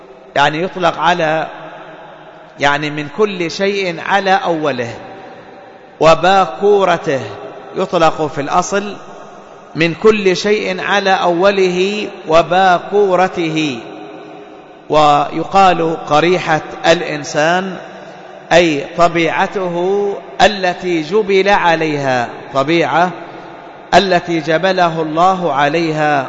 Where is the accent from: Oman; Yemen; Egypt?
Yemen; أصحاب الأقطار الأخرى مثلا عندنا في اليمن، في قطر اليمن، المذهب السائد هو المذهب ماذا؟